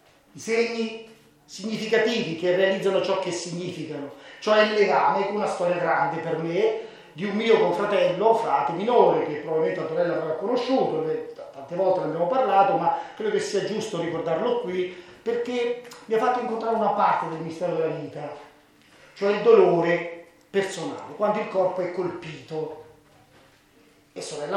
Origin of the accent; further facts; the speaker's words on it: Fermo, Marche, Italy; also born or lived in Rome; now in Assisi, Italy; dal 90 al 2004 sono stato a Roma, io sono marchigiano di Fermo, ho studiato a Roma